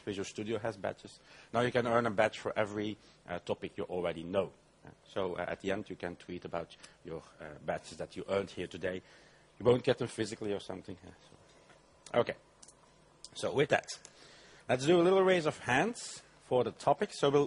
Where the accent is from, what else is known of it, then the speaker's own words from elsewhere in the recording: Belgium; I'm coming from Belgium.